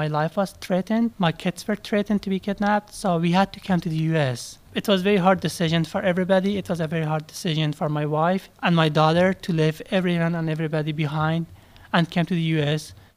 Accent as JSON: {"language": "English", "region": "Herat", "country": "Afghanistan", "moved": "as an adult", "lives_now": "United States", "said": "I'm from Afghanistan. I was born in Herat, Afghanistan. Herat is the second largest city in Afghanistan, located in the western part of the country. My family and I came to the U.S. in May 2014."}